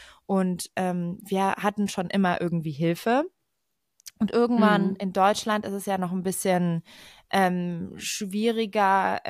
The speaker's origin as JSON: {"language": "German", "country": "Saudi Arabia", "tie": "born or raised there", "said": "wir sind in Saudi-Arabien aufgewachsen"}